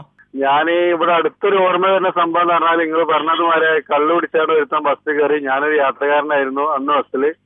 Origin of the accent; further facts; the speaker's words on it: Kondotty, Kerala, India; ഞാൻ കോഴിക്കോട് ടൗണിൽ നിന്നാണ് ഇപ്പൊ വിളിക്കുന്നത്. ഞാൻ കൊണ്ടോട്ടിക്കാരനാണ്.